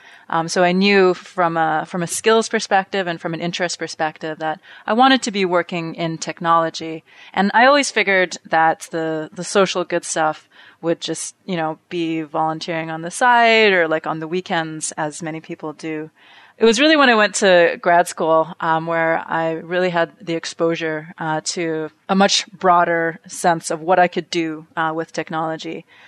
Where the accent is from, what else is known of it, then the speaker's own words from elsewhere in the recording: Alberta, Canada; also born or lived in United States; now in Cape Town, South Africa; I'm originally from Canada in Alberta, where I grew up with Leah, and then have been moving around a couple different places in across Canada, the United States, and Africa over the course of my career.